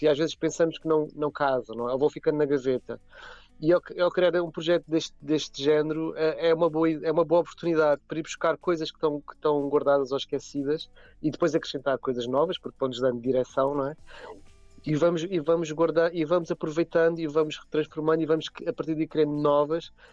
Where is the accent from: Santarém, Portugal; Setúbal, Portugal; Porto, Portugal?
Setúbal, Portugal; que nós somos de Setúbal